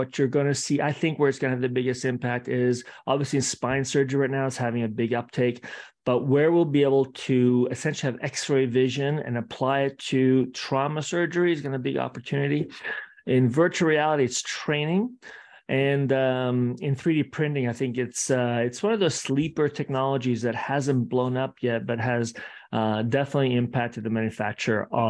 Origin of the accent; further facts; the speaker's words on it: Italy; also born or lived in Australia; now in San Francisco, United States; I'm actually originally from Italy by way of Australia and then California.